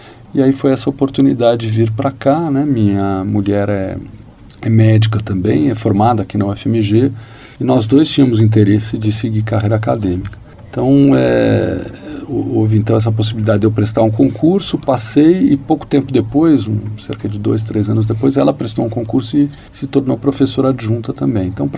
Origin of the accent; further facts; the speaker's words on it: São Paulo, Brazil; depois se casaram, mudaram-se para São Paulo e onde eu nasci, eu sou o terceiro de três irmãos, o último, caçula, enfim, vivi a maior parte da minha vida em São Paulo, né?